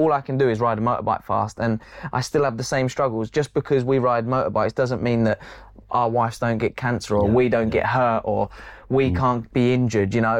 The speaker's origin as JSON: {"language": "English", "town": "Dover", "region": "South East England", "country": "United Kingdom", "tie": "born or raised there", "said": "I'm a lad, like I said. I'm a person from Dover. It's not the most glorious of places, but it's where I was born"}